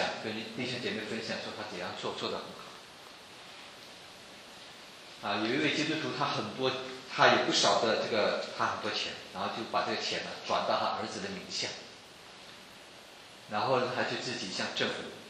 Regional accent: Taiwan; 在我们来自中国台湾，我们都是中国人

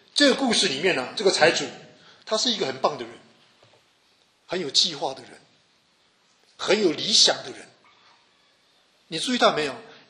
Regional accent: China; 我们中国人说

